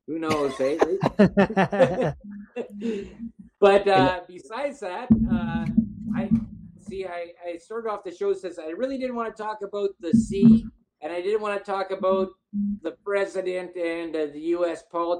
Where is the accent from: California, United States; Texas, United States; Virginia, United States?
California, United States; Los Angeles; born there; I was born in East LA, never